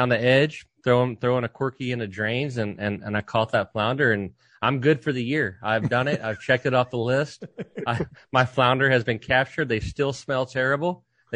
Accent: Corpus Christi, Texas, United States; born there; it all started back in 1981 when I was born on the Bay of Corpus Christi.

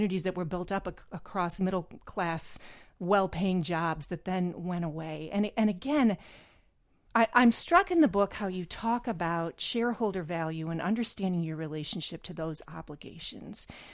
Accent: Midwest, United States; Jeff, I grew up in the Midwest

